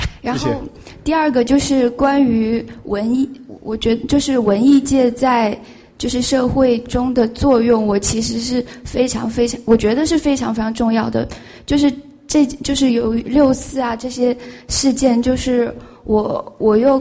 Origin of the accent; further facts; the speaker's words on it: China; now in Taiwan; 我是来自大陆的交换生，现在在辅仁大学。